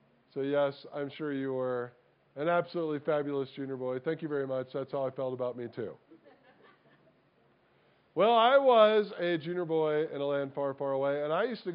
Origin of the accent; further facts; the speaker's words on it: Illinois, United States; I grew up in Illinois. We actually had earthquakes in Illinois.